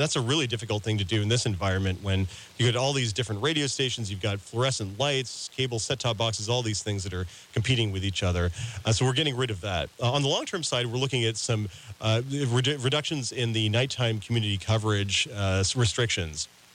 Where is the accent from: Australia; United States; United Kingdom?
United States; Parsons, Kansas; Growing up in Parsons, KLKC 1540 AM was, I mean, literally in those days, in the late 70s, early 80s, that was one of my few links to the outside world.